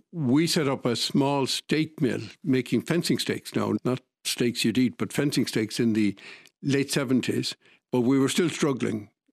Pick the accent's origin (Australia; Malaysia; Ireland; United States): Ireland; Dublin, Leinster; I grew up in Pembroke Park, which is Donnybrook, Ballsbridge area. I went to school in Mount Merion, so I passed RTE on my way to school over many, many years, and I went to college in UCD.